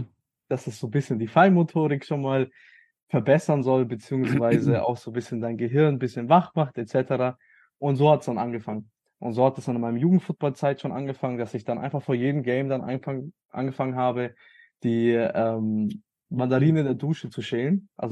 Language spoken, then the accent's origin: German; Rothenburg ob der Tauber, Bavaria, Germany; also ich komme aus Rothenburg, Rothenburg ob der Tauber, schönes kleines Städtchen in Bayern.